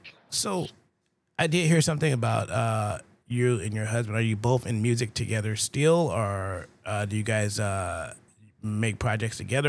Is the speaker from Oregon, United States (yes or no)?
no; San Francisco, California, United States; because I'm from San Francisco, and San Francisco is not the same.